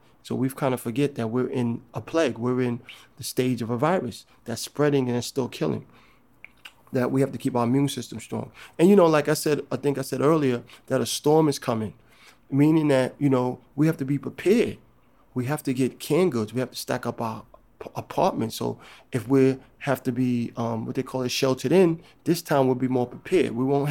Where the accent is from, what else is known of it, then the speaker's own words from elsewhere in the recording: Harlem, New York, United States; I'm an actor from Harlem.